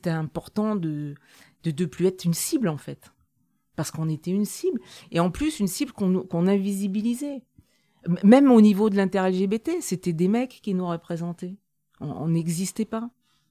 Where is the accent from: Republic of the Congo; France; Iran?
France; Auvergne-Rhône-Alpes; je suis auvergnate